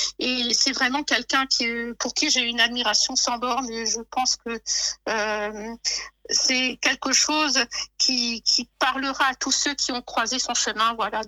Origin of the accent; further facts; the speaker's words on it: Mulhouse, Grand Est, France; mon premier concert était celui de … dans ma ville natale de Mulhouse.